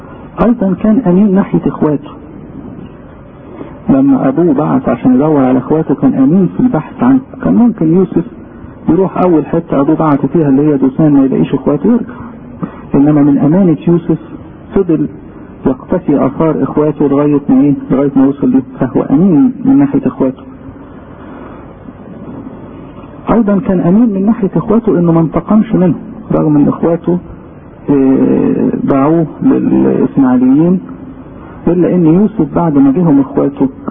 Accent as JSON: {"language": "Arabic", "country": "Egypt", "said": "فعشان كده إحنا كمصريين يوسف ده له معزة إيه؟"}